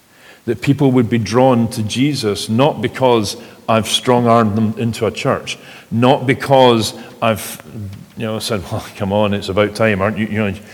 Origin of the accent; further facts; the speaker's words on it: Scotland, United Kingdom; for rugby, I'm a Scot first and a Springbok a very close second.